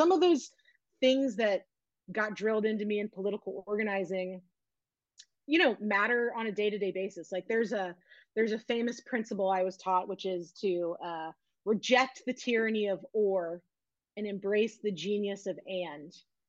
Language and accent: English; Louisville, Kentucky, United States; I grew up in Louisville.